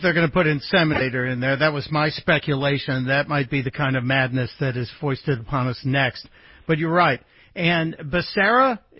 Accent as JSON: {"language": "English", "town": "Chicago", "region": "Illinois", "country": "United States", "tie": "born or raised there", "said": "I understand this because I grew up in Chicago, and favors were everything."}